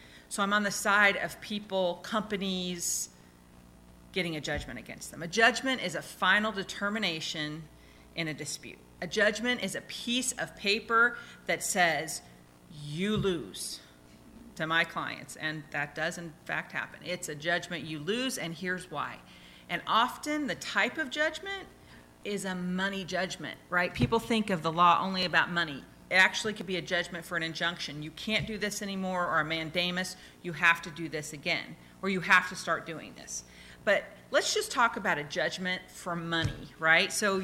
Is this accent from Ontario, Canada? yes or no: no; Fernie, British Columbia, Canada; I grew up around Fernie, and she treated us like part of her immediate family